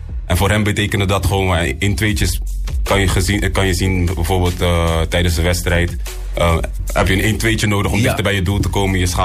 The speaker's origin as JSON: {"language": "Dutch", "town": "Dordrecht", "region": "South Holland", "country": "Netherlands", "said": "Kijk, ik wil ook soms niet te vaak zeggen dat we uit Dordrecht komen."}